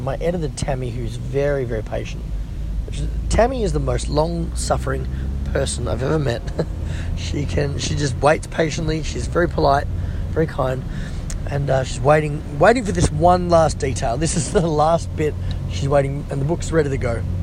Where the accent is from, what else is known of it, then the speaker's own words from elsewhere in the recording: Australia; I feel very, very privileged and lucky that I'm researching Australian topics, because we're such a small country.